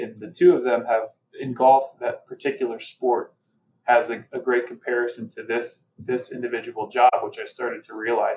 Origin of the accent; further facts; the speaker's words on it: St. Petersburg, Florida, United States; I was from the St. Petersburg, Tampa area.